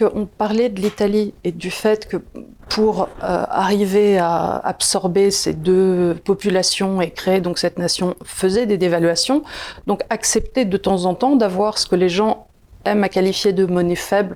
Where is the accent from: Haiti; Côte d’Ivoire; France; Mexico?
France; quand on est passé à l'euro, nous, en tant que Français